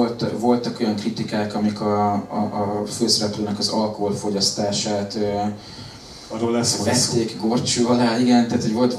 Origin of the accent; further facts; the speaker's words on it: Mosonmagyaróvár, Győr-Moson-Sopron, Hungary; most a Magyaróváron, a szülővárosomban a könyvbemutató után